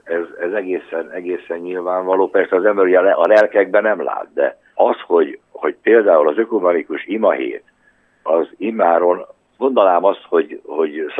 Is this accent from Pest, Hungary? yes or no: yes; Pest, Hungary; miután mi Pest közelében nőttünk föl